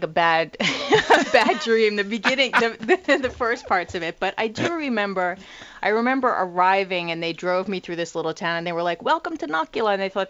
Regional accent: New York City, New York, United States; now in Finland; I came from Manhattan, from New York City, and I ended up in, Marcos can tell you the kind of context, a tiny little town

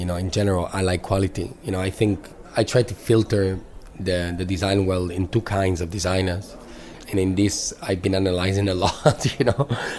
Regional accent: Madrid, Community of Madrid, Spain; English is a second language; I'm a designer. I'm Spanish. I'm from Madrid.

